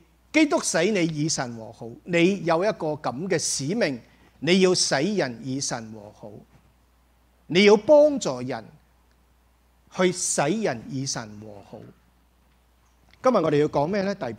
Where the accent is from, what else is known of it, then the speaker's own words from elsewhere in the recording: China; 特别是我们中国人自惊的，后面讲坏话最喜欢，前面讲大家面对面讲不敢讲的，是吧？